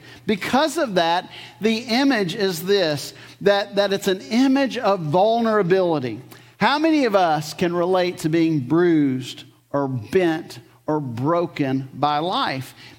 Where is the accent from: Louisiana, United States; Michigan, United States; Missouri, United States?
Louisiana, United States; I'm from Louisiana.